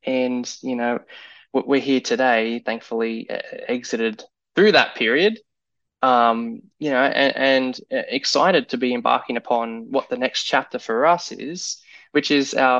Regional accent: Queensland, Australia; I come from Queensland. It's hot and humid all the time.

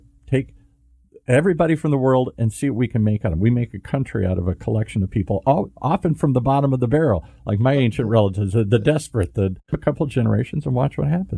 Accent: Midwest, United States; But I'm from the Midwest. I'm the core group that supports this anti-immigration, oh my God, immigrants.

